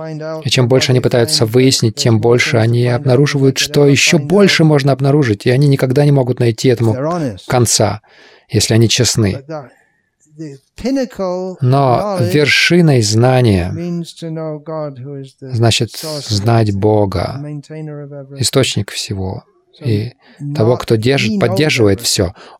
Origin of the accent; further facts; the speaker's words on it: England, United Kingdom; У меня есть оправдание, я из Англии.